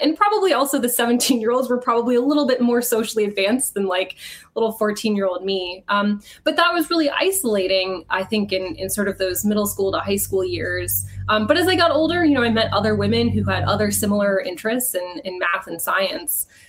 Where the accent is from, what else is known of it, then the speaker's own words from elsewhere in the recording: Houston, Texas, United States; also born or lived in Chicago / Seattle; I was born in Houston. I moved to Chicago kind of for about the middle school years, and I went to high school out in the suburbs of Seattle.